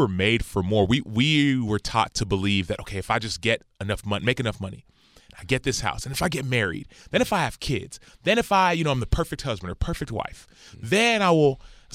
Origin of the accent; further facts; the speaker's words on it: Dallas, Texas, United States; born there; my parents were born and raised in Nigeria. I was born in Dallas, Texas.